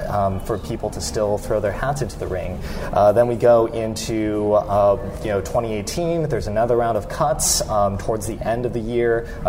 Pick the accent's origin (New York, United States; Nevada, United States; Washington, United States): Nevada, United States; Las Vegas; now in Pittsburgh, United States; No. I'm from Las Vegas.